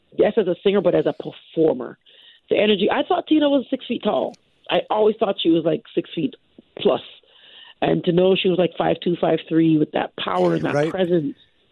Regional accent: Canada; I'm Canadian. I'm a born and raised Canadian.

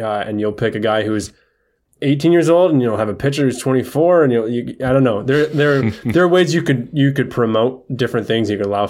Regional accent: Lansing, Michigan, United States; I grew up in Lansing.

